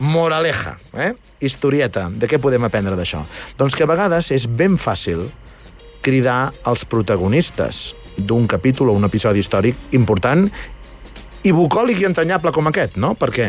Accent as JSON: {"language": "Catalan", "country": "Andorra", "said": "aquí som andorrans i prou feina tenim en defensar lo nostre"}